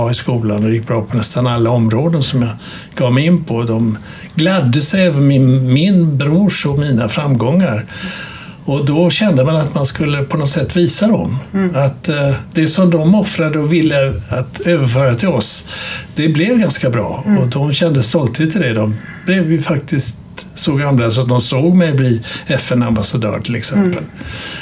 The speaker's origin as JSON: {"language": "Swedish", "town": "Göteborg", "region": "Västra Götaland County", "country": "Sweden", "tie": "born or raised there", "said": "Min hembygd Göteborg, min uppväxt där inte bara jag kommer ifrån utan också både pappa och mamma, i varje fall i närheten där."}